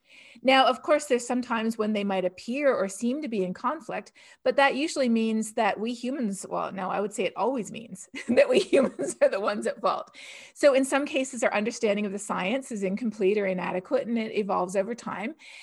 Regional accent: Canada; growing up in Canada

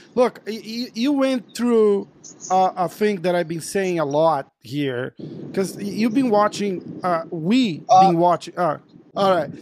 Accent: Brazil; we're from Brazil, so we know

